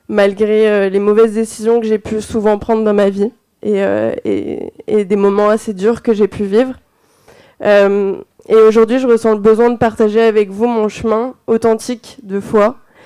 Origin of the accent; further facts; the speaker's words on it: Bali, Indonesia; J'ai grandi à Bali, une île qui est bien chargée en spiritualité. Je suis issue d'une famille non chrétienne.